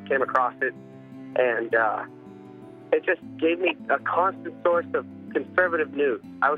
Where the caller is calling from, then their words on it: College Station, Texas, United States; I'm calling from Bryan College Station, Texas.